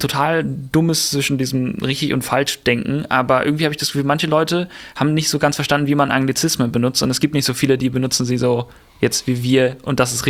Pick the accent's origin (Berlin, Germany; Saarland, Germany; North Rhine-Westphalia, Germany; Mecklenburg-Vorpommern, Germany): Mecklenburg-Vorpommern, Germany; Stralsund; wir sind dann nach Stralsund gezogen und da aufgewachsen in die Baptistengemeinde in Stralsund gegangen.